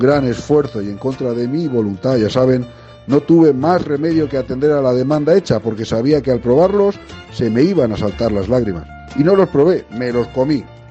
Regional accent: Pedro Muñoz, Castilla-La Mancha, Spain; que además era muy parecida a la discoteca Europa 2001 que había en mi pueblo, en Pedro Muñoz.

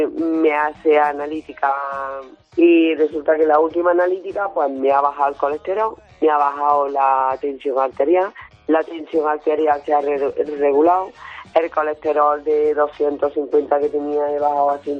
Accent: Córdoba, Andalusia, Spain; para el vestido de gitana y eso, porque soy de Córdoba.

